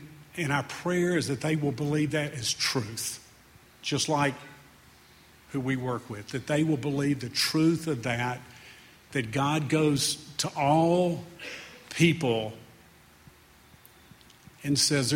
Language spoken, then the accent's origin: English; Alabama, United States; Didn't want to leave my home state. So I went up to Huntsville, down to Mobile, trying to find where this Eagle Ranch needed to be.